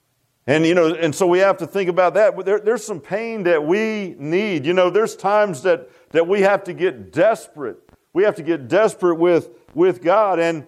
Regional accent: Virginia Beach, Virginia, United States; I remember when I grew up in Virginia Beach, and I was a surfer.

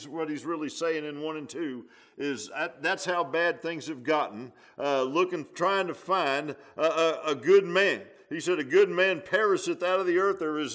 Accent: Virginia Beach, Virginia, United States; Even when I was a kid, and I grew up in Virginia Beach, there wasn't cattle everywhere there.

